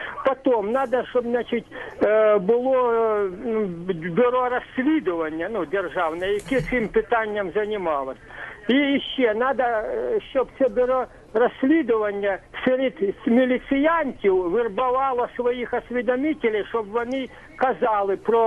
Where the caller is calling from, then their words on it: Hlukhiv, Sumy Oblast, Ukraine; Я з Глухова Сумської області